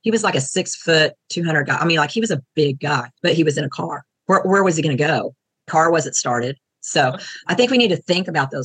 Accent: Colorado, United States; So we're from Colorado originally. We've just moved to Texas.

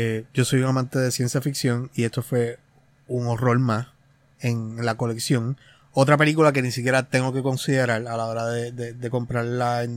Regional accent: Puerto Rico; Nosotros somos nativos de Puerto Rico.

